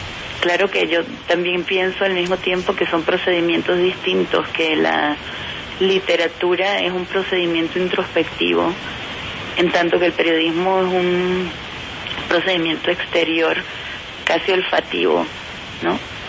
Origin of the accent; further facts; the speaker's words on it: Santa Cruz, Bolivia; En mi país hay muy pocas librerías, en mi ciudad, por ejemplo, hay tres.